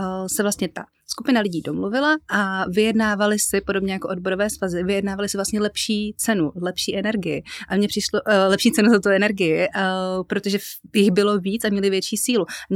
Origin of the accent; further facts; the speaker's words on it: Brno, South Moravian Region, Czechia; Já jsem z Brna